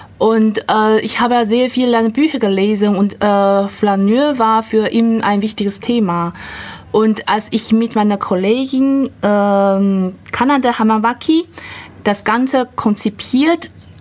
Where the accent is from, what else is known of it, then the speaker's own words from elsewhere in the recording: Taiwan; German is a second language; also born or lived in Bonn; now in Germany; ich komme ja ursprünglich aus Taiwan und bin eigentlich Rheinländerin sozusagen, weil ich habe ja in Bonn sehr lange Zeit gelebt und gearbeitet.